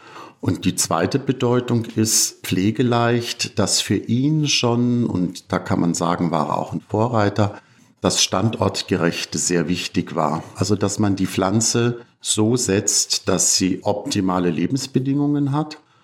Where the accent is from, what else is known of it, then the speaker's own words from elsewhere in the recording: Bavaria, Germany; Nein, also ich komme ja aus Bayern